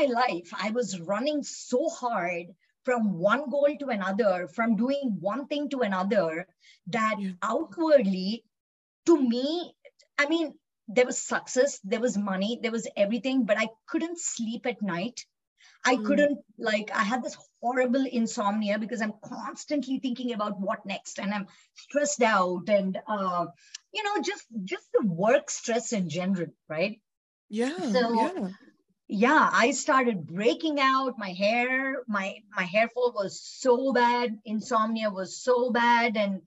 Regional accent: India; I was born and raised in India

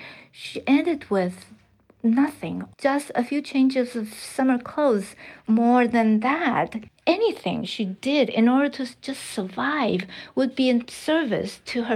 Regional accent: China; English is a second language; Yes. You know, this Aunt June just popped into my life out of the blue when soon after I graduated from college in the middle of 1980s in mainland China.

